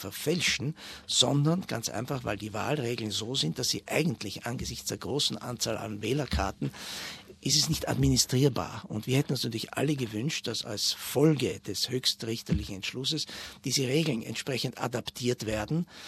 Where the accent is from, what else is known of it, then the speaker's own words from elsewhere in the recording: Bad Gastein, Salzburg, Austria; Ich bin gebürtiger Bad Gasteiner, da liegt uns das im Blut.